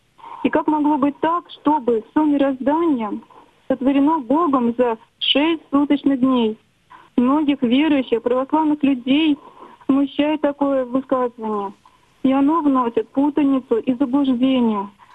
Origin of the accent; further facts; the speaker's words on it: Moscow Oblast, Russia; Я из Московской области.